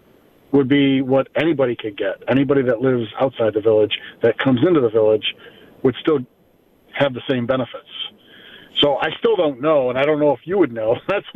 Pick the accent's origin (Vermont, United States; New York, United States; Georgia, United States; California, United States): New York, United States; Williamsville; I'm originally from Williamsville, moved away. I was living in East Amherst. And then I came back into the village about 6-7 years ago